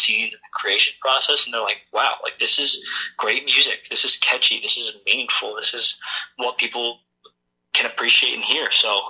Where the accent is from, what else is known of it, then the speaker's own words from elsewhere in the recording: Hamilton, Ontario, Canada; Yes, I'm born and raised in Hamilton, actually. Love it here, and I always have.